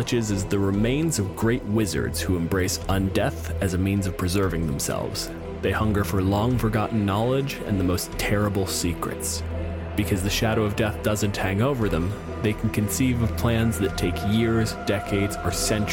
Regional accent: Canada; My pronouns are he, they, and I'm a physicist from Canada.

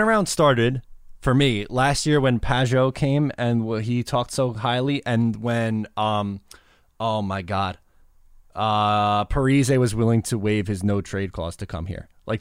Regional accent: Long Island, New York, United States; which, obviously, I'm from Long Island. Most Islanders fans are from Long Island. So just to have a Long Island guy coming back

